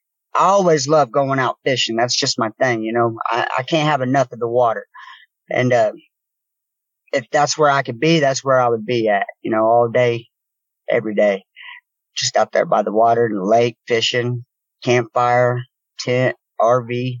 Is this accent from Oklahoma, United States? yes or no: yes; Oklahoma, United States; I'm from Oklahoma. I'm kind of a southern boy.